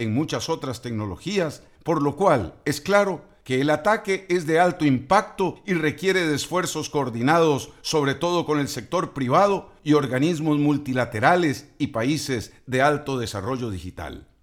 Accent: Costa Rica; Todos deseamos salir bien librados y como costarricenses debemos aportar en lo que sea posible

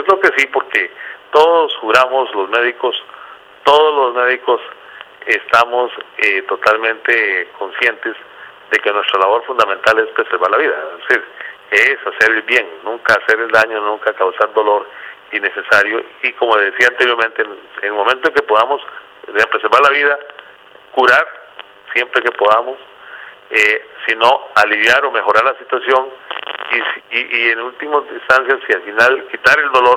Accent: Costa Rica; No queda como todo costarricense

